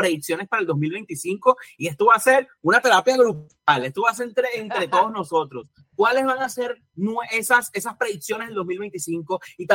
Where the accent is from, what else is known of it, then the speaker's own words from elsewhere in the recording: Venezuela; nosotros, como ustedes saben, somos de Venezuela.